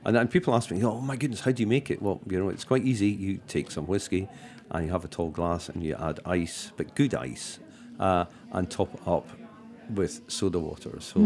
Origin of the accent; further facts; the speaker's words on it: United Kingdom; I'm coming from Britain, where you're not allowed to mention companies.